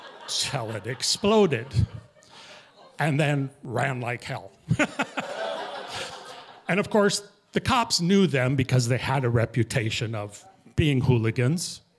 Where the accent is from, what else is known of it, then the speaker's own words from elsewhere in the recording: Minneapolis, Minnesota, United States; also born or lived in Shakopee; You know, I grew up in the Minneapolis area.